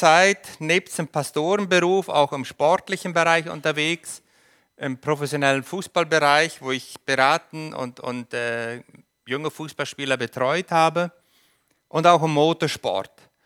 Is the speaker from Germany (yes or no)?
no; Paraguay; ich bin in Paraguay geboren und aufgewachsen, deutscher Ursprung, also meine Eltern sind Deutsche.